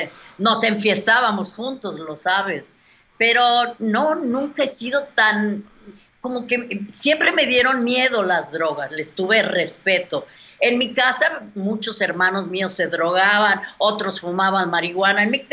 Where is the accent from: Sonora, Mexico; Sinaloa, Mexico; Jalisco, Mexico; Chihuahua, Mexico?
Jalisco, Mexico; Guadalajara; obviamente soy de Guadalajara y crecí con el mariachi.